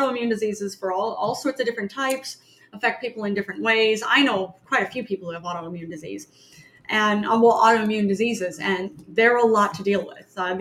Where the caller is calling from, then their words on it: Ontario, Canada; Ontario, Canada. Yeah. That's where it is.